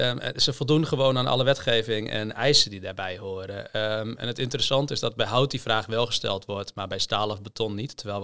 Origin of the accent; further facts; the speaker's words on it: Hoogezand, Groningen, Netherlands; born there; Ik ben geboren in Hoge Zand. En heb gestudeerd in Groningen en in Delft.